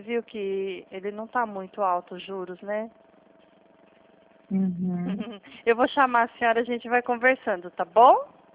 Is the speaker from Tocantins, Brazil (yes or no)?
no; Atibaia, São Paulo, Brazil; Eu sou do estado de São Paulo, tá? De Atibaia, interior de São Paulo